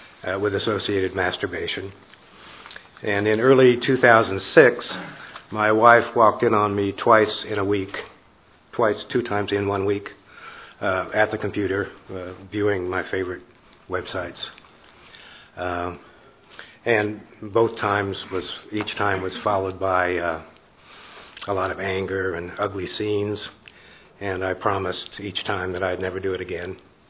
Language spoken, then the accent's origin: English; Asheville, North Carolina, United States; I'm a sexaholic from Asheville, North Carolina. To give you some context, I'm 71 years old.